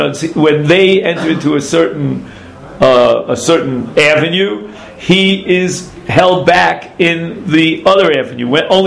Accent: Brooklyn, New York, United States; when I was growing up in Flatbush

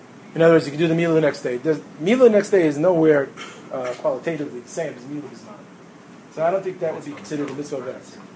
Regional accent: Brooklyn, New York, United States; You know, I grew up in Brooklyn, spent my whole life in the New York area, except for as much of it as I can in Eretz Yisrael.

